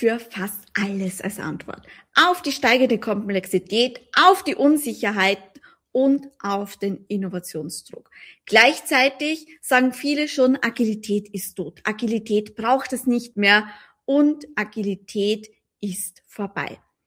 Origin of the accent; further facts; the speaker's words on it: Austria; Ja, da ist ja in Deutschland ein bisschen anders als bei uns in Österreich tatsächlich.